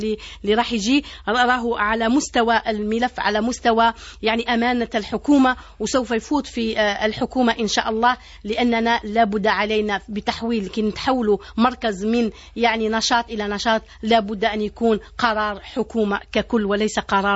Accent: Algeria; ونحن جزائريين

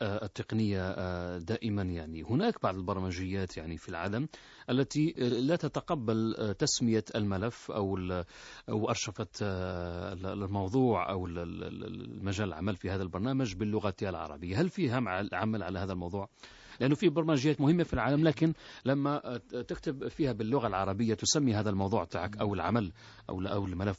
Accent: Algeria

